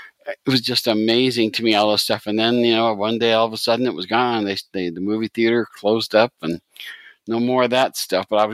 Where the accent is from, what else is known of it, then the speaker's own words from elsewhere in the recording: Pennsylvania, United States; when I was very young, and this is going to date me, in my hometown up in northeastern Pennsylvania, there was a movie theater in my town